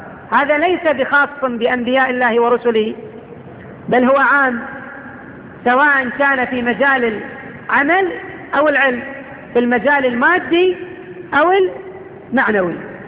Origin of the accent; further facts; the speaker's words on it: Al-Ahsa, Eastern Province, Saudi Arabia; شخص كان من أحسائنا الحبيبة